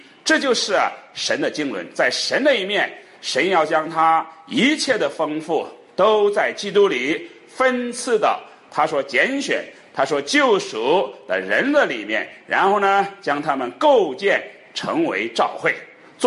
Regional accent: China; 所以我们中国人有个说法叫做钟鸣鼎食之家

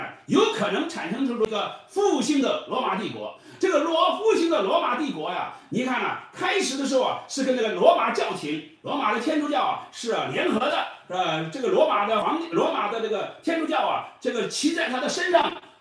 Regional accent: China; 就像我们中国人呢、啊、有一个中国梦一样

